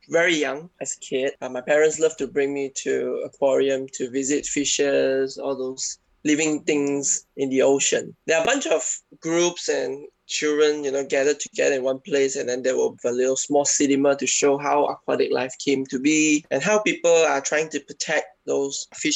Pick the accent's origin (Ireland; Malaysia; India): Malaysia; Ipoh, Perak; I'm from Ipoh in the state of Para.